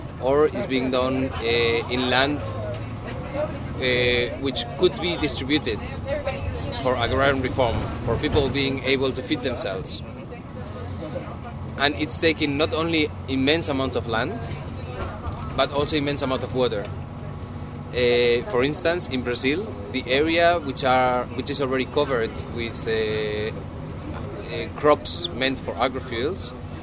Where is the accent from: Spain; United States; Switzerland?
Spain; from Spain.